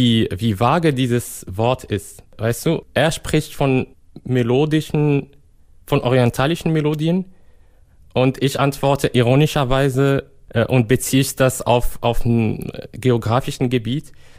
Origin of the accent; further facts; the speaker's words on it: Morocco; German is a second language; Du als zum Beispiel als Kubaner, ich als Marokkaner